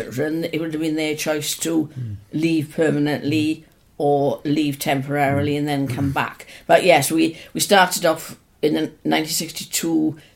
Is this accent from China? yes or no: no; Swansea, Wales, United Kingdom; I was actually born in Gower in a huge mansion called Stout Hall. So although I was born in Gower, I wasn't raised in Gower. And I've lived in Swansea all my life, apart from 3 years in training college in Cardiff.